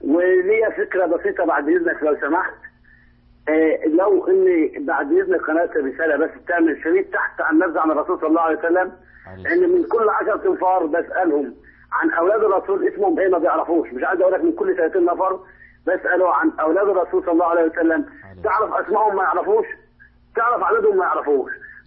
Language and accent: Arabic; Egypt; now in Saudi Arabia; أنا من مصر